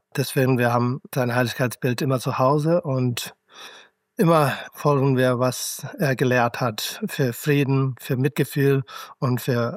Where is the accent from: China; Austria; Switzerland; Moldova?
China; Tibet; also born or lived in Nepal; now in Berlin, Germany; Ich lebe in Berlin. Ich bin ein gelernter Systemadministrator und ich bin aus Tibet, geboren in Nepal.